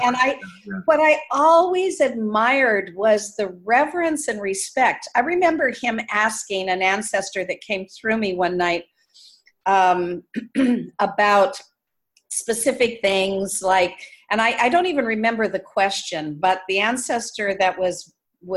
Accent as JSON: {"language": "English", "country": "United States", "tie": "born there", "said": "Because I'm not African. I can carry African ancestors, but I'm not African. I was born in America."}